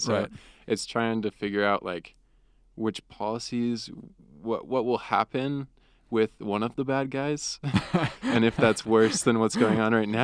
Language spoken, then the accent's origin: English; California, United States; also born or lived in Atlanta; so I was born in Atlanta, Georgia. Well, my dad was going to physical therapy school out there, and then I have no recollection of Georgia. So we moved to California when I was one. It's a town just south of San Jose